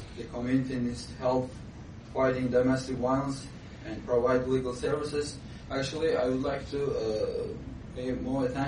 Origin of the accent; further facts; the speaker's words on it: Uzbekistan; now in United States; because when you say I'm from Uzbekistan, say, oh, nice to meet you, you are from Pakistan.